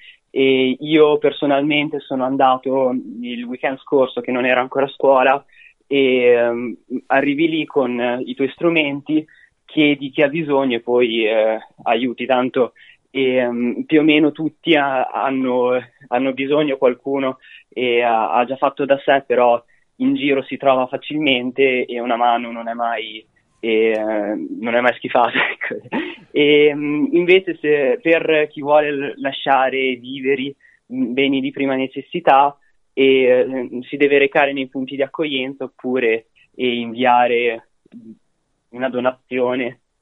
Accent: Imola, Emilia-Romagna, Italy; io sono di Imola

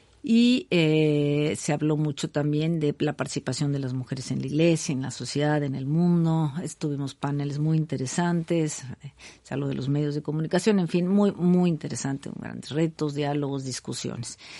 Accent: Mexico; soy mexicana

